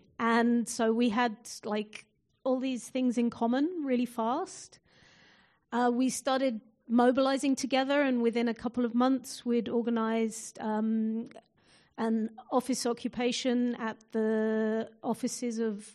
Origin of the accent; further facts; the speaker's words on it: London, United Kingdom; I come from London.